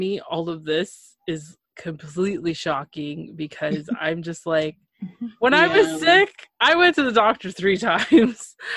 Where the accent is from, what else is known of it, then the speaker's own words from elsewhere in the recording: Canada; For those listening, and if it's your first time, I am Canadian.